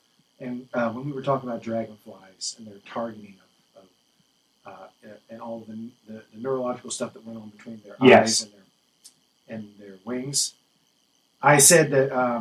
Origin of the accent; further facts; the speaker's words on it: West Virginia, United States; I grew up in West Virginia.